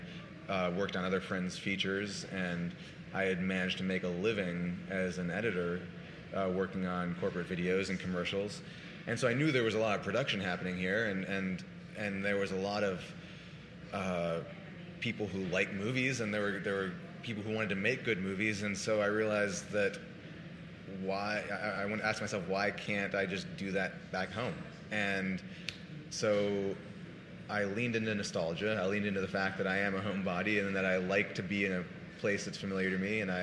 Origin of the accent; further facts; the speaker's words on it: Dallas, Texas, United States; And I was always sort of embarrassed to say I was from Dallas.